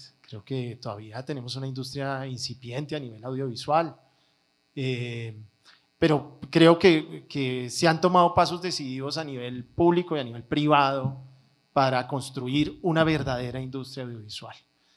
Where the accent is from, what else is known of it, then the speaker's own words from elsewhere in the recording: Antioquia, Colombia; moved away; Yo volví a Colombia hace 12 años, yo soy paisa. Me fui del país por una temporada muy larga y volví hace 12 años.